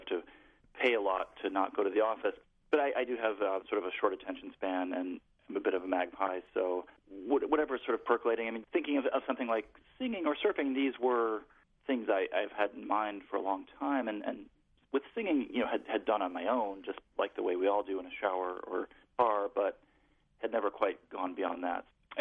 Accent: Midwest, United States; You know, growing up in the Midwest, it's not the most surf-friendly area.

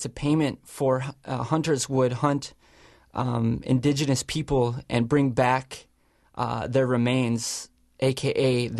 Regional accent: Turtle Mountain Reservation, North Dakota, United States; also born or lived in Grand Forks; I grew up on the Turtle Mountain Reservation, and I moved back and forth to Grand Forks, North Dakota, where they had the big issue there of the North Dakota Fighting Sioux logo.

